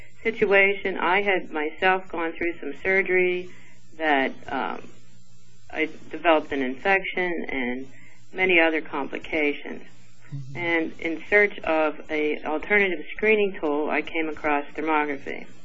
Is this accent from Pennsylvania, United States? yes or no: yes; Pittsburgh, Pennsylvania, United States; I'm from Pittsburgh, born and raised.